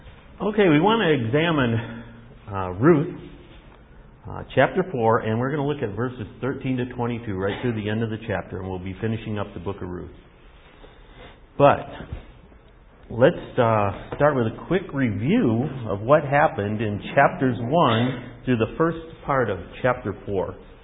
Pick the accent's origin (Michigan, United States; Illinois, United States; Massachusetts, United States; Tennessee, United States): Michigan, United States; Detroit; If you're a baseball fan and you watch the World Series, I'm from Detroit.